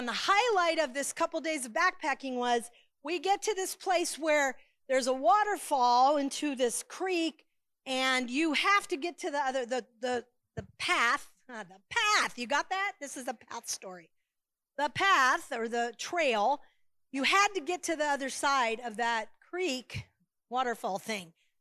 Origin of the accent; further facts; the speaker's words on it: St. Petersburg, Florida, United States; I was raised in St. Pete, and we did go camping for our vacations.